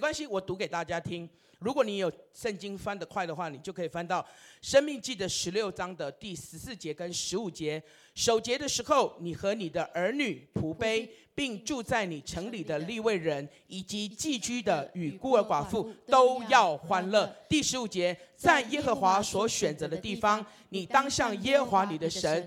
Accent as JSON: {"language": "Chinese", "region": "Keelung", "country": "Taiwan", "said": "像我也是啊，我是基隆人。"}